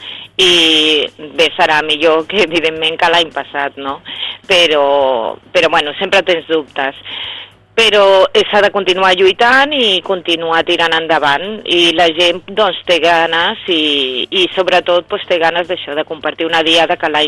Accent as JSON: {"language": "Catalan", "town": "Calafell", "region": "Catalonia", "country": "Spain", "said": "Nosaltres, a veure, som segur de Calafell, però som un poble que vivim molt de la segona residència"}